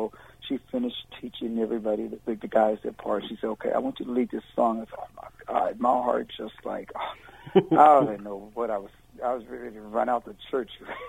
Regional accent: Youngstown, Ohio, United States; I grew up in Youngstown, Ohio, and to be accurate, I was not a musician.

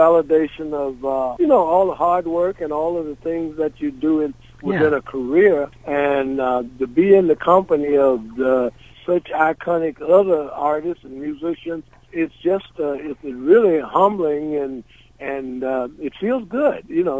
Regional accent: Memphis, Tennessee, United States; really old home week because with Steve and Booker and Eddie and Sam Moore and Justin Timberlake, we're all from Memphis.

